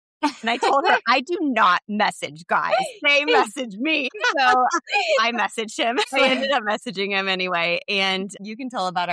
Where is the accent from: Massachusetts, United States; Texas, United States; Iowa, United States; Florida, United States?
Iowa, United States; So I'm from Iowa originally